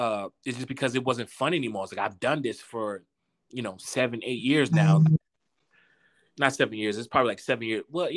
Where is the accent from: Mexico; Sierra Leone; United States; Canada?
United States; Miami, Florida; you know, growing up, you know, I grew up in Miami, Florida. So we were just coming out of the crack era, which was the 80s.